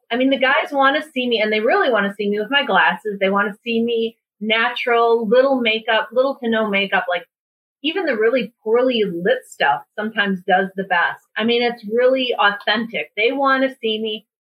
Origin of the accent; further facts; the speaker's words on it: Midwest, United States; I'm from the Midwest. I mean, I'm frugal.